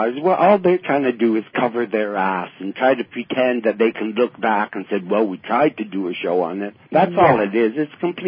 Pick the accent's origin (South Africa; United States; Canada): Canada; as Canadian citizens, we're being terrorized by these people.